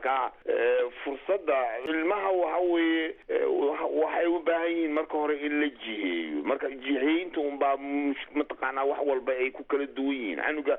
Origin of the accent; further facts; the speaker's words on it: Kismayo, Lower Juba, Somalia; Kismaayo waa magaaladeyda anigu.